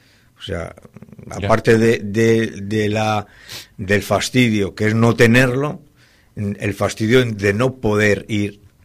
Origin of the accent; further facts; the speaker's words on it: Laredo, Cantabria, Spain; pero sí sabe que nosotros somos de Laredo.